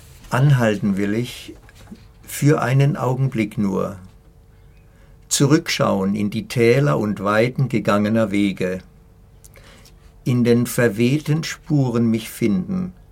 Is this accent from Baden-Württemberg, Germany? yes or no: yes; Heidelberg, Baden-Württemberg, Germany; also born or lived in Sudetenland; Wir waren quasi Vertriebene aus dem Sudetenland. Und ich war ein Jahr alt, als ich dann nach Heidelberg kam. Und ich betrachte mich eigentlich als Heidelberger